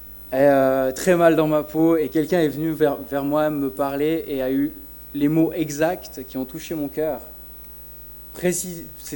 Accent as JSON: {"language": "French", "town": "Morges", "region": "Vaud", "country": "Switzerland", "tie": "born or raised there", "said": "J'ai grandi à Morges"}